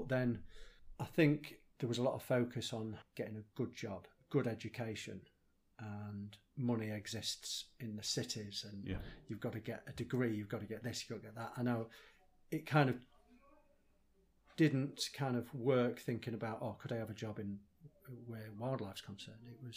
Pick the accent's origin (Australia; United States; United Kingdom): United Kingdom; Yorkshire and the Humber; I grew up on Hotney Clay, which is kind of on the outskirts of town. And then I moved into Wybers Wood, which sits alongside our River Freshney and the Freshney Valley.